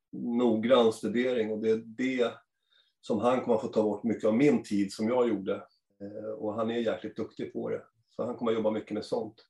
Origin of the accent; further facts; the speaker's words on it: Haninge, Stockholm County, Sweden; Nej, jag är från Haninge från början.